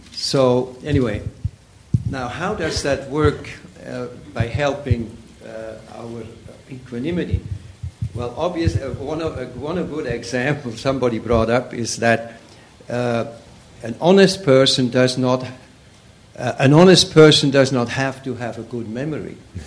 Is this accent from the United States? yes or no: no; Switzerland; I grew up in Switzerland, and that's much less the case.